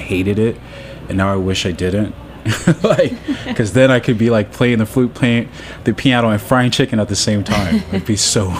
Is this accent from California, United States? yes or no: yes; Los Angeles, California, United States; born there; Okay, I was born in L.A.